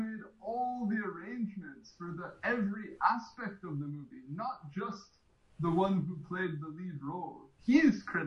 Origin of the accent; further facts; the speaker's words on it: United States; I'm from America.